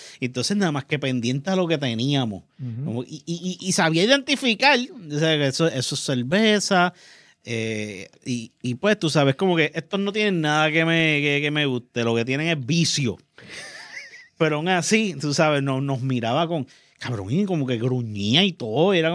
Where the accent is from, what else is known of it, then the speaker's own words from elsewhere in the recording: Puerto Rico; pues somos puertorriqueños.